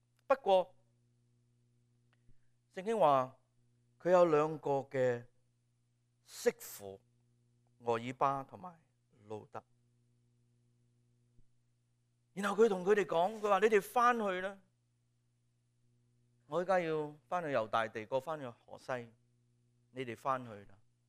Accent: Hong Kong; 觉得好像我们中国人，我们香港人以前看过一套剧

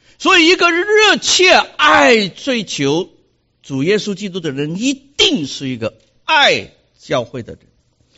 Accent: China; 所以我们中国人很明白这个道理，老外常常都不明白

